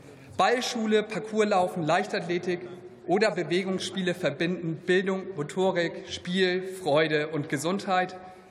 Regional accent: Schleswig-Holstein, Germany; Nordfriesland und Dithmarschen sind wunderbar. Der Strand, unsere schöne Natur, unsere Inseln und Halligen. Und besonders Familien mit Kindern, die gerne draußen rumtollen, bietet meine Heimat enorm viel.

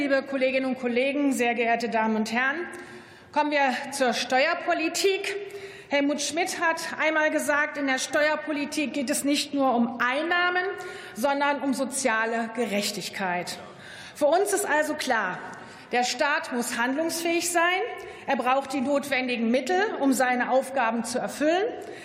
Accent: Harz, Germany; Ich komme aus dem Harz, das ist ein Wahlkreis, in dem es sehr energieintensive Industrie gibt.

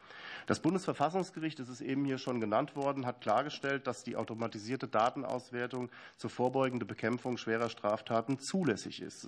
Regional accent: Hesse, Germany; Ich komme aus Hessen, deswegen weiß ich, wovon ich spreche.

